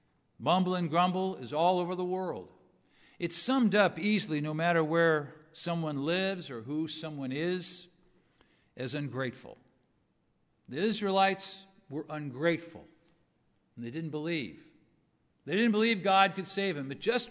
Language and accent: English; Los Angeles, California, United States; When I grew up in Los Angeles, or near Los Angeles, there was one building.